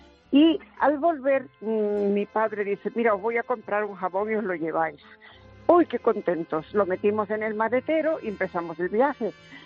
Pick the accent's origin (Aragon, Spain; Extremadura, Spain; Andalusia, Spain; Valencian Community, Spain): Andalusia, Spain; Málaga; now in Frankfurt, Germany; Vivimos en Frankfurt, yo soy de Málaga. Mi marido es alemán